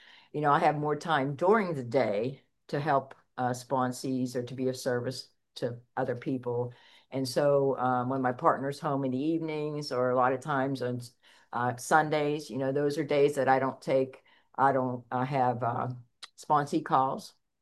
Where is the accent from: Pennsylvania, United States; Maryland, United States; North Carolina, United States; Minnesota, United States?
Pennsylvania, United States; now in Florida, United States; I mean, I'm from Pennsylvania, so I'm the only one from my family. At the time, I was the only one from my family that lived here in Florida.